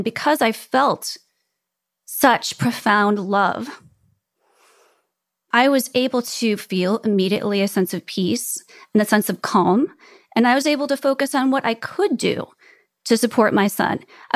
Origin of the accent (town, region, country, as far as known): Chicago, Illinois, United States; born or raised there; moved away; also born or lived in Prague